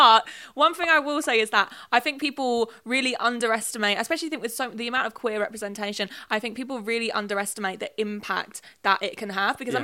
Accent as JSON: {"language": "English", "region": "London", "country": "United Kingdom", "said": "I'm from London."}